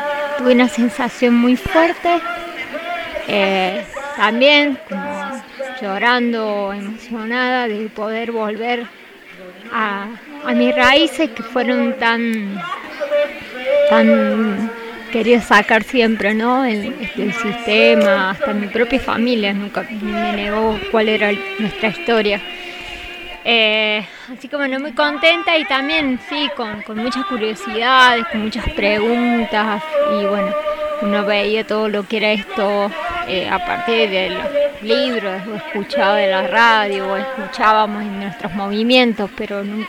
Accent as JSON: {"language": "Spanish", "region": "Córdoba", "country": "Argentina", "said": "soy de Córdoba, Argentina."}